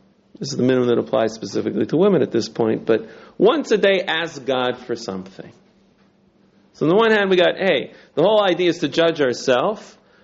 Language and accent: English; Toronto, Ontario, Canada; I'm from Toronto originally. And I grew up there. I was educated there.